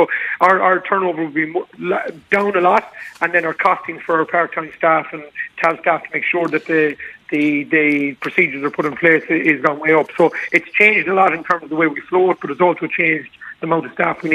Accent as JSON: {"language": "English", "region": "Connacht", "country": "Ireland", "said": "But again, I'm in a very good situation where I'm from Mayo."}